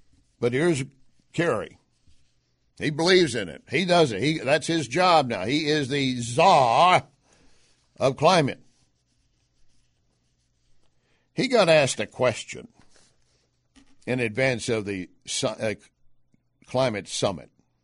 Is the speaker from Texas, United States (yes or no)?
yes; Texas, United States; I'm talking to him, and I grew up in West Texas.